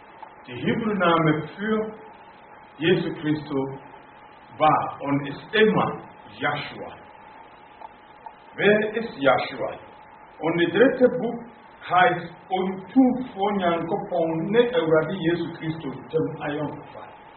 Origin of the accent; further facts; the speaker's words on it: Ghana; ich komme aus Ghana und in Ghana die Hauptsprache außer dem offiziellen Englisch ist Chi.